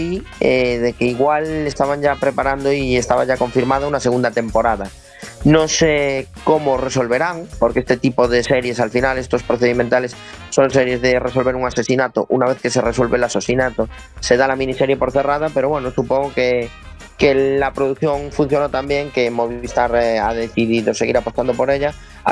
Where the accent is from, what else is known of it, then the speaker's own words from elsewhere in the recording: Galicia, Spain; siendo gallegos